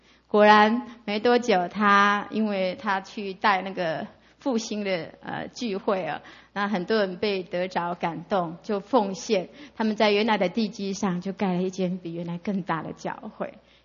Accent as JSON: {"language": "Chinese", "region": "Yilan County", "country": "Taiwan", "tie": "born or raised there", "lives_now": "Kaohsiung, Taiwan", "said": "我记得我那个我老家在宜兰，那宜兰没什么污染了"}